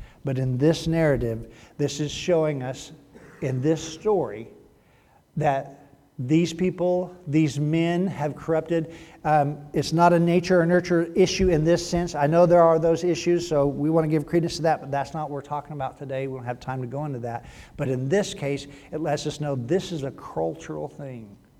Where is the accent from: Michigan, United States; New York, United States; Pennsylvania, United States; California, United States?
California, United States; And I'm still from California. Fruits and nuts.